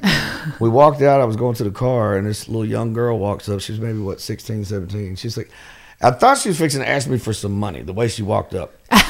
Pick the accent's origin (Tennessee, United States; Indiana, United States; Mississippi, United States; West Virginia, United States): Tennessee, United States; Memphis; born and raised in Fraser, a little hood right in North Memphis. Born and raised, I mean, we were actually like, and you know, we were probably one of the last white families to live in that neighborhood